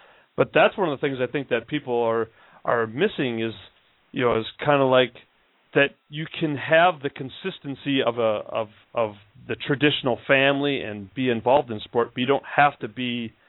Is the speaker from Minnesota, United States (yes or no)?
yes; Minnesota, United States; this is not the concept of family that I was thinking of when I grew up in Minnesota.